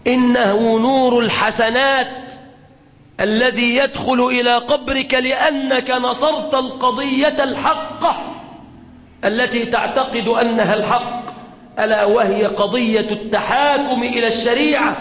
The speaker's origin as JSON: {"language": "Arabic", "country": "Egypt"}